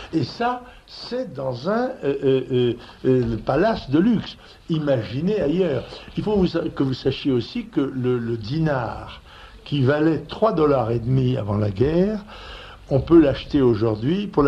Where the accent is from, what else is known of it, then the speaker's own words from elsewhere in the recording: France; parce que je suis français et que je m'indigne au nom de la France